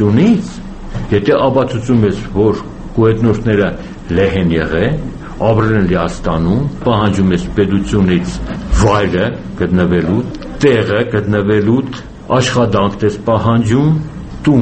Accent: Armenia; born there; ես ծնվել եմ Հայաստանում, հայ եմ

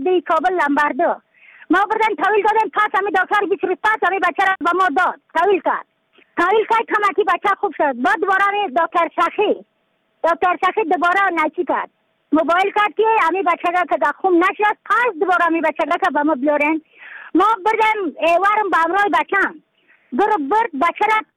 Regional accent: Badakhshan, Afghanistan

